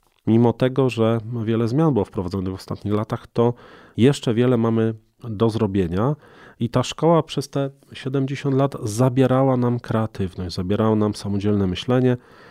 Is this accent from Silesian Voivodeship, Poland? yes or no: no; Greater Poland Voivodeship, Poland; Ja jako Wielkopolanin będę zwolennikiem tej pracy organicznej